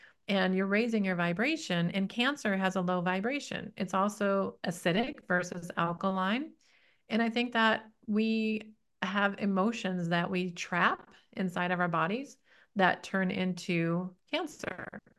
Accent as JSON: {"language": "English", "town": "Detroit", "region": "Michigan", "country": "United States", "tie": "born or raised there", "said": "I remember the first challenge with the egg was I grew up in Detroit."}